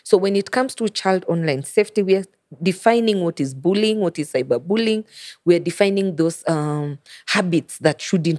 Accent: Kisumu, Kisumu County, Kenya; Growing up in Kisumu, ruin your pronunciation.

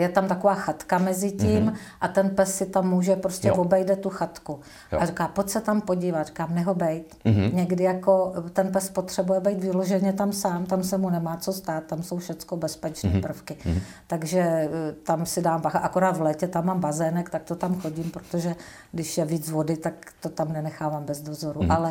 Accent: Moravia, Czechia; A já jsem holka z Moravy

